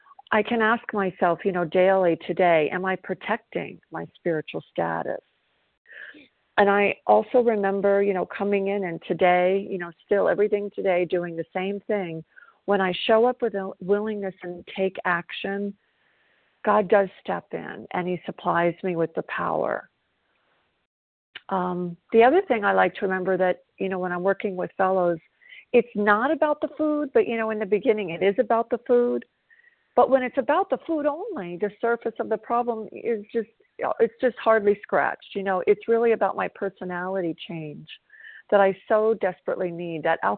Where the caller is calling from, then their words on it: South Carolina, United States; I'm a recovered compulsive overeater. I'm calling from South Carolina.